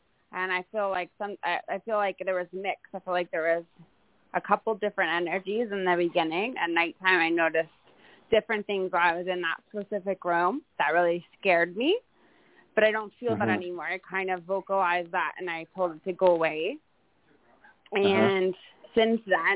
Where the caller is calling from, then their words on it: Belleville, Ontario, Canada; I'm calling from Belleville, Ontario.